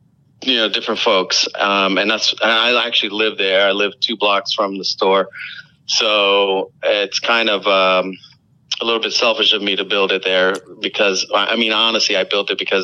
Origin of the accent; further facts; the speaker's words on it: Queens, New York, United States; And where I grew up in Queens, it was mostly, Dominicans and Mexicans and, so Central Americans and Caribbean, Spanish speaking Caribbean folks.